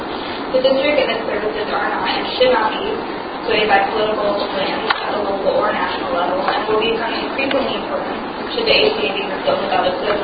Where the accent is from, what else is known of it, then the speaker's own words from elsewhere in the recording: Castro Valley, California, United States; I'm from Castro Valley